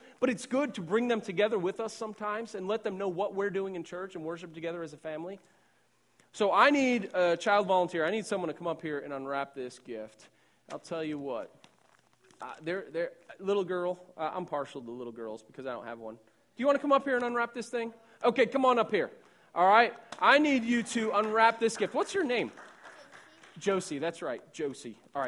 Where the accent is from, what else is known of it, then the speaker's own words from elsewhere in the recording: Ireland; I'm Irish, and if you haven't picked up on this, by now, I sweat a lot, okay?